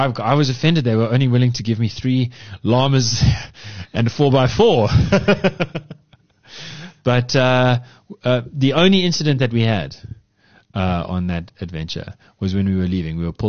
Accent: Yeovil, South West England, United Kingdom; I grew up in Yeovil

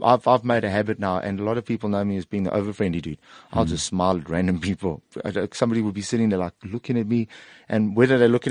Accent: South Africa

